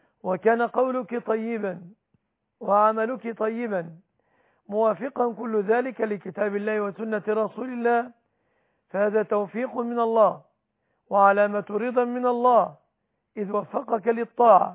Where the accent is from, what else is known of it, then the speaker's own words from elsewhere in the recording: Egypt; في بلادنا مصر